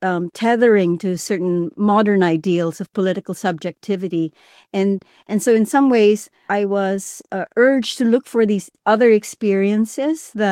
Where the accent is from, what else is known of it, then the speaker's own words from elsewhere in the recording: Chennai, Tamil Nadu, India; born there; also born or lived in United States; I was born in Chennai in India, which was called Madras at the time that I was born there. I've lived between India and the United States for most of my life. I've lived all over the world, but these are the two main places I've lived.